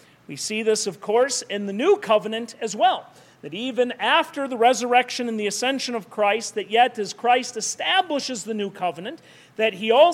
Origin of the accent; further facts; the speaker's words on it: Minnesota, United States; I grew up in Minnesota, and I can tell you that deer are ubiquitous.